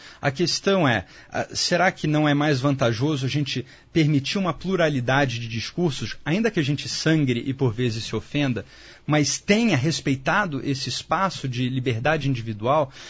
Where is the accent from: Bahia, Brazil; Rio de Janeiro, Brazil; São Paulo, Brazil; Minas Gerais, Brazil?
Rio de Janeiro, Brazil; E eu sou carioca, eu sou um cara expansivo, eu sou brincalhão.